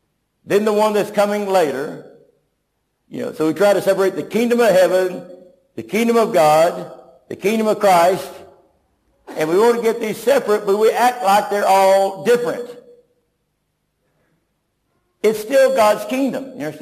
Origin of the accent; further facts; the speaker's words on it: Tulsa, Oklahoma, United States; I come from Tulsa, Oklahoma, where that's famous.